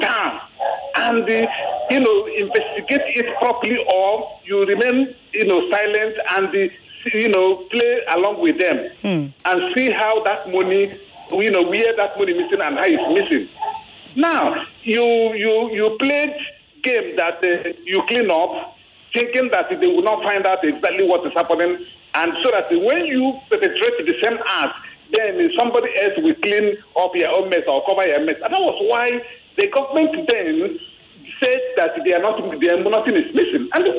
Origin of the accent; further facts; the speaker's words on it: Imo, Nigeria; You see, I'm from Imo State.